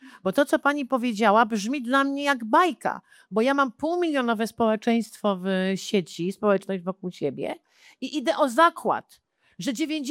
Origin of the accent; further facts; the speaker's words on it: Warsaw, Masovian Voivodeship, Poland; Do szkoły chodziłam na Nowolipiu, a jestem dziewczyna z Nowolipek. Poniatówka to moja szkoła.